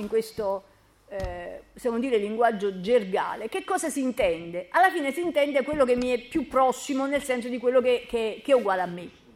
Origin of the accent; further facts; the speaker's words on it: Naples, Campania, Italy; E noi che siamo napoletani sappiamo che il termine fratello è un termine molto utilizzato.